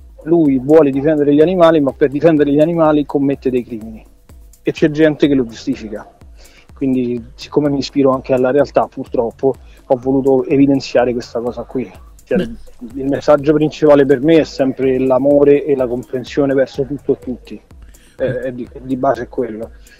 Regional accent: Rome, Lazio, Italy; Io sono di Roma, quindi mi è venuto spontaneo

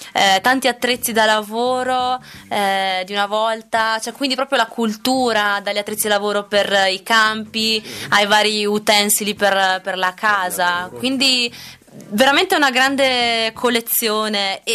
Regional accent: Trentino-Alto Adige, Italy; quest'oggi è un posto bellissimo dalle mie parti in Trentino

